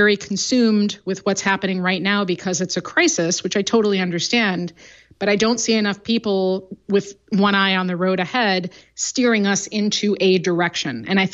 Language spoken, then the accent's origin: English; Midwest, United States; I grew up in the Midwest, so like part of learning how to drive is you have to prove you can drive on ice.